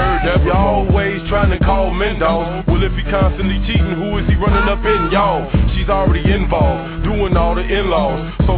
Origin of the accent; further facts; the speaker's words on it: Kankakee, Illinois, United States; That's a long story, but yes, I'm from Kankakee, Illinois, which was on David Letterman's show, and he called it the worst place to live in America.